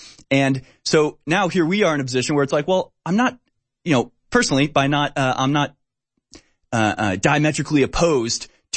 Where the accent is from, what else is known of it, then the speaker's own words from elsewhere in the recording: Houston, Texas, United States; I'm from Houston, their hometown, so I'm ashamed.